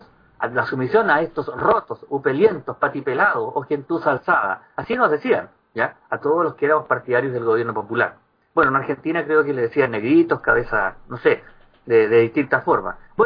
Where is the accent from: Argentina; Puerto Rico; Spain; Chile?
Chile; Rancagua, O'Higgins; born there; en mi ciudad natal, Rancagua